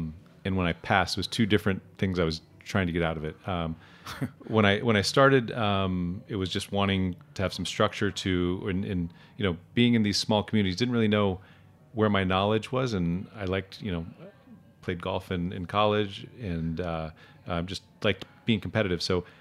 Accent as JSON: {"language": "English", "town": "Columbus", "region": "Ohio", "country": "United States", "tie": "born or raised there", "also_born_or_lived": "Aspen", "lives_now": "New York, United States", "said": "Columbus, Ohio. Yeah."}